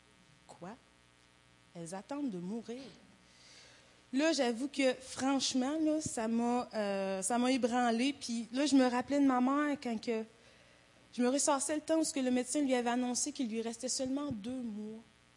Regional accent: Haiti; Puis je me disais, ah, pourquoi pas retourner dans mon pays d'origine, parce que j'ai jamais voulu y remettre les pieds, dans le fond.

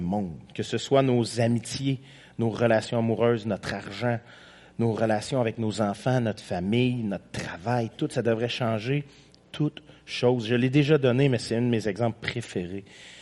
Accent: Quebec, Canada; en tant que bon Québécois.

